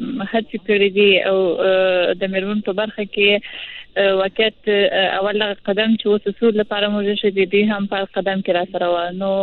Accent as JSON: {"language": "Pashto", "region": "Helmand", "country": "Afghanistan", "said": "زه خپله د هلمند د یو منطقې ته راغلی."}